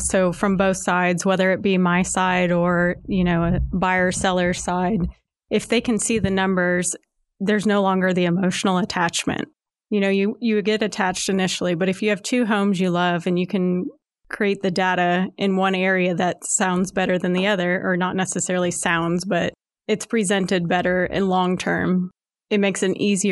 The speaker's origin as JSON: {"language": "English", "town": "Naples", "region": "Florida", "country": "United States", "tie": "born or raised there", "lives_now": "Northwest Arkansas, United States", "said": "I would say it's actually very similar to where I grew up. I grew up in Naples, Florida."}